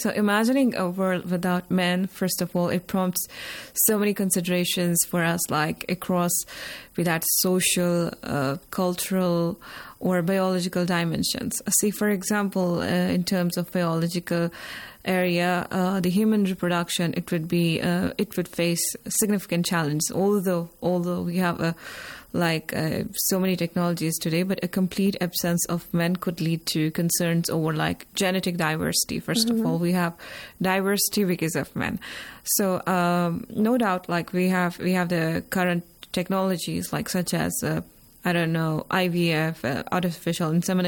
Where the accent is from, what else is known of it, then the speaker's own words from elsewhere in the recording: Jammu and Kashmir, India; English is a second language; now in Iran; I'm from Kashmir. That's under the administration of India. And I have been living in Iran for some 9 years now.